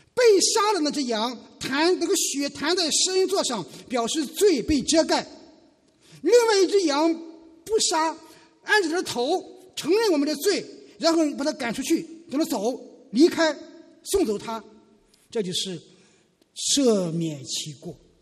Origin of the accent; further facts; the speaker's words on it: China; 对我们今天的在来自于中国大陆的绝大多数的基督徒来说，因为我们成长在无神论的环境，从小受的是辩证唯物主义的教育，受的是达尔文进化论的教育